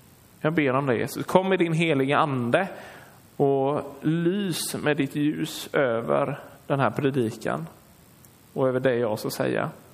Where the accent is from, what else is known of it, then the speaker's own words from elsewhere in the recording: Skede, Jönköping County, Sweden; De bor i Skede. Någon som vet var Skede ligger någonstans? Några stycken. Där kommer jag ifrån.